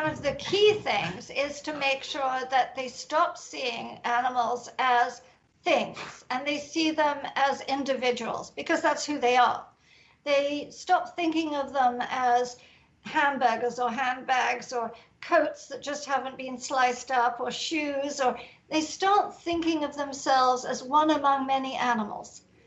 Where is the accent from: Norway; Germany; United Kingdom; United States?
United Kingdom; England; You know, I'm English, we're supposed to be reserved.